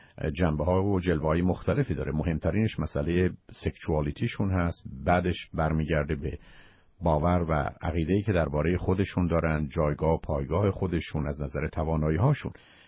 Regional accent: Iran; ما ایرانی بودن افتخار ماست

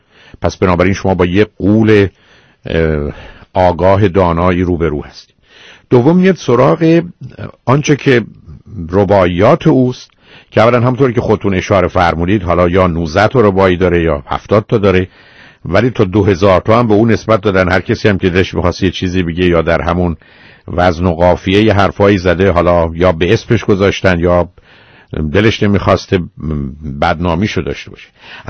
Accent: Iran; به عنوان یه ایرانی

